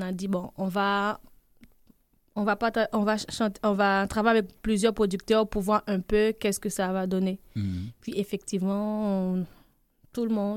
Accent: Haiti; born there; moved away; Mais bien sûr, je suis née en Haïti. Au contraire, je suis arrivée ici en février 2014.

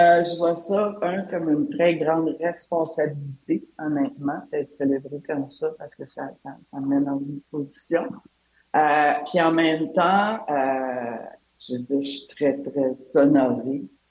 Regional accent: Montreal, Quebec, Canada; en tant que Montréalaise, québécoise, puis aussi membre de la communauté de LGBTQ+

